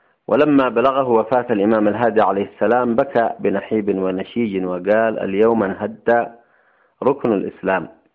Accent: Yemen

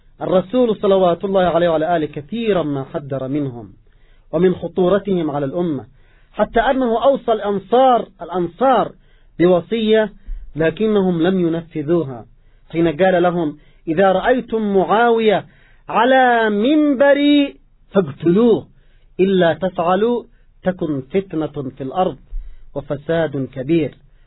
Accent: Yemen; مثلا عندنا في اليمن بيوتات معروفة في اليمن

